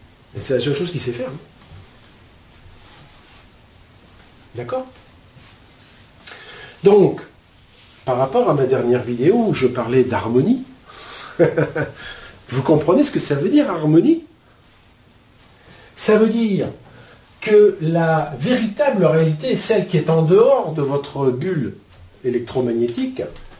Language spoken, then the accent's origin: French; France; donc maintenant je ne suis plus catholique. Hein, mais d'accord. Mais ça n'empêche pas que quand même je suis français